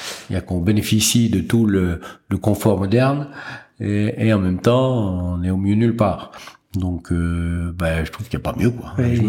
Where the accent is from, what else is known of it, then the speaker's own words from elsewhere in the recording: Saint-Claude, Bourgogne-Franche-Comté, France; born there; Je suis né à Saint-Claude, effectivement. L'attachement au Jura, si vous voulez, bon, de toute façon, on est né là.